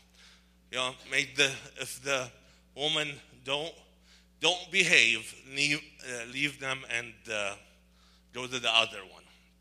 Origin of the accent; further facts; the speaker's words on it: Canada; I'm in Canada. I'm Canadian.